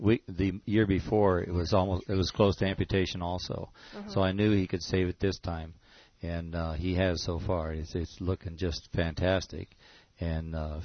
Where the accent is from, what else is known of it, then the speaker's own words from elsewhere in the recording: Norwalk, United States; Okay, I'm from Norwalk, and I work construction